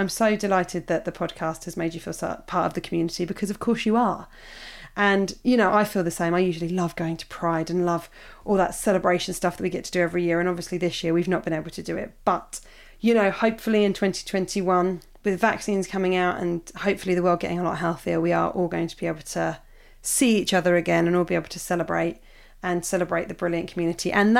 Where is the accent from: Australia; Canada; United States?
Australia; like I could escape the self-hatred and internalised homophobia that I've struggled with so much growing up in Australia.